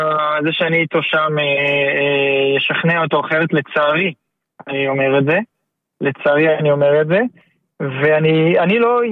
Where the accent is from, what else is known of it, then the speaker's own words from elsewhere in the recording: Be'eri, Southern District, Israel; ואני מבארי, כן, אני מקיבוץ בארי, אני יד הגדר